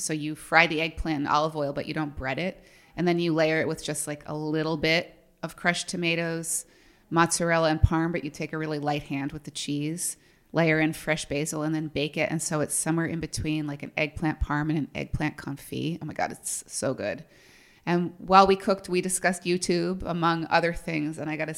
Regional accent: Massachusetts, United States; I grew up in an almost all white town on the south shore of Boston, parts of which are like unofficially called the Irish Riviera. My town is like the center of that.

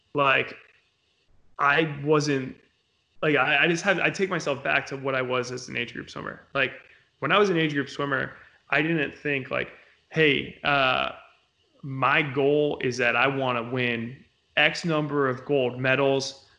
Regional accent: Florida, United States; also born or lived in Chicago, Illinois; So I'm the youngest of three. So I just kind of followed around my brother and sister. So we moved from Chicago to Florida. And it was just really hot in the summer.

